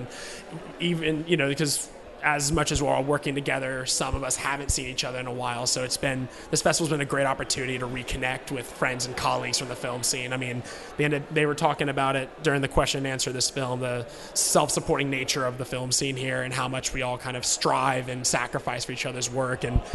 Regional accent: New Orleans, Louisiana, United States; I'm here from New Orleans, Louisiana, born and raised.

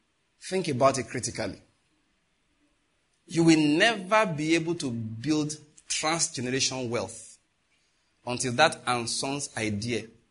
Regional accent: Ikare, Ondo, Nigeria; Where I grew up in Ikare

